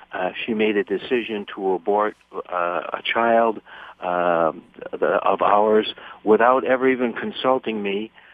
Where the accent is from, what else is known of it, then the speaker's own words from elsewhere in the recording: Massachusetts, United States; I'm from Massachusetts, and I wish that we were getting some leadership from the church in the Massachusetts area.